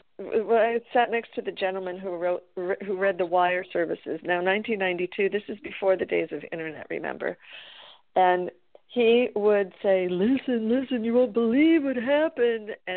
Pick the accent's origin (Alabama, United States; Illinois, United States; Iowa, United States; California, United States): California, United States; Los Angeles; because I was born and raised in Los Angeles, in California, in the United States, and that is where I am speaking to you from today.